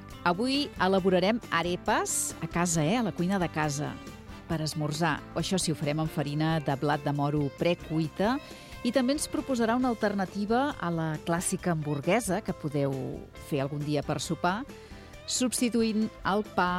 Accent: Catalonia, Spain; com a bons catalans ens agrada comentar la jugada

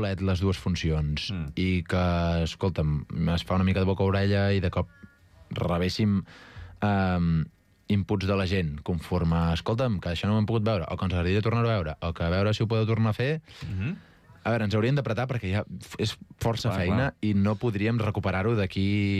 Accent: Avinyonet del Penedès, Catalonia, Spain; hi he anat tota la vida i sóc de Avinyonet del Penedès

